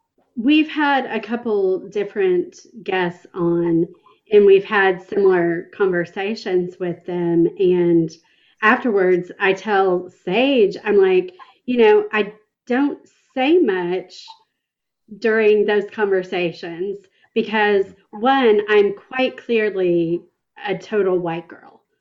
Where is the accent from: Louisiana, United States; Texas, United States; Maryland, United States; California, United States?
Texas, United States; I grew up in Texas. All my Latino friends are a mixture of that.